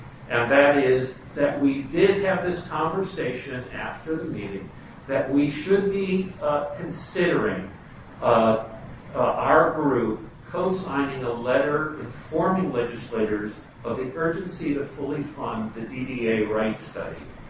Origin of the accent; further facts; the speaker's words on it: East Coast, United States; also born or lived in New York / Maryland; and that is that I come from the East Coast. I was in New York for many, many years, and then I moved to Maryland.